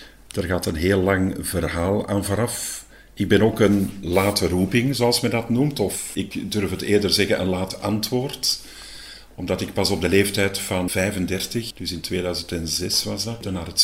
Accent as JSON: {"language": "Dutch", "town": "Lint", "region": "Flanders", "country": "Belgium", "tie": "born or raised there", "said": "Mijn moeder en mijn vader die deden dan ook onthaalwerking in Lint, waar ik ben opgegroeid."}